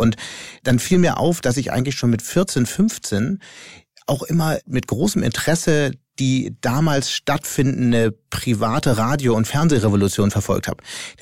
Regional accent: Hamburg, Germany; moved away as an adult; also born or lived in Düsseldorf; so als Hamburger in der Zeit, in der alle meine Freunde, ich war damals 28

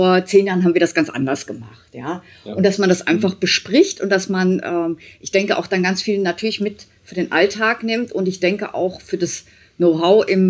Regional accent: Giessen, Hesse, Germany; ich komme aus Gießen, da habe ich kurzzeitig gearbeitet und ansonsten immer in der MHH.

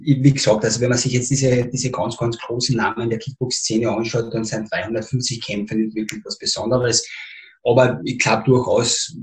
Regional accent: Austria; born there; Es ist halt das Land, wo meine Eltern oder meine Vorfahren herkommen, aber wie gesagt, ich bin in Österreich geboren

